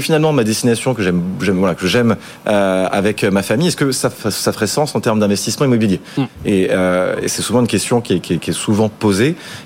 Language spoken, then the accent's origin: French; Brittany, France; Je suis breton, donc autant en profiter.